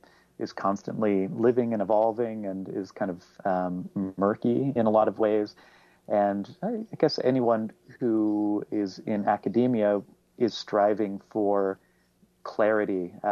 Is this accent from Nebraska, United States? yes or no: yes; Lincoln, Nebraska, United States; I grew up in Lincoln, Nebraska, and joined bands and was part of the Nebraska music scene that kind of later exploded.